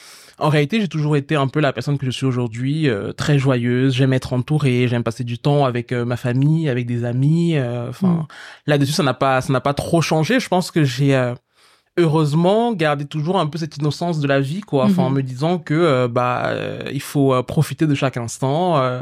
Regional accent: Yaoundé, Centre, Cameroon; j'ai grandi au Cameroun. Mm-hmm. J'ai grandi à Yaoundé, au Cameroun

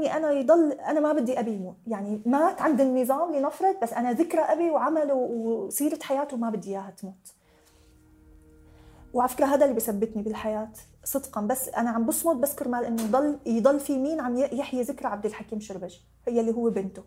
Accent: Syria; now in Lebanon; هلأ ولا بفكر أني أرجع على سوريا أبداً، ما فيني أتحمل الذل اللي موجود بسوريا، بس بغصة قلبي أني أطلع من لبنان

